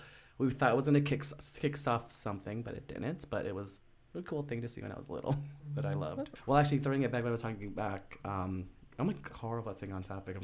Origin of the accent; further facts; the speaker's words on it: Denver, Colorado, United States; I was born and raised in Denver, but my mom is from Mexico City.